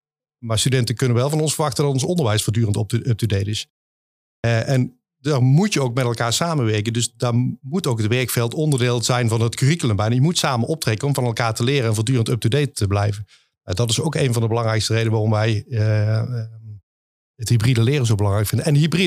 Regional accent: Zaltbommel, Gelderland, Netherlands; Want ik kom zelf eigenlijk helemaal niet uit Eindhoven. Ik kom uit Zaltbommel, daar woon ik. Ik ben 6 jaar geleden hier naar Eindhoven gekomen.

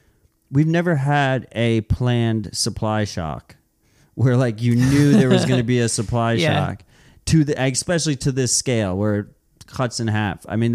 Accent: New York City, New York, United States; And just as a New Yorker, I am amazed because, you know, I was a New York Bitcoiner

